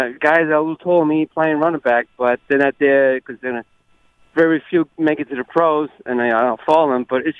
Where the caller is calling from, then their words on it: New Jersey, United States; I would say Central.